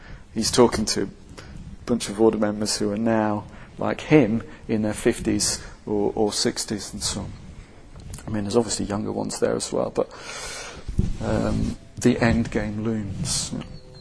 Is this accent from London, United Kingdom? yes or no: no; Wigan, North West England, United Kingdom; Yeah, I grew up in Wigan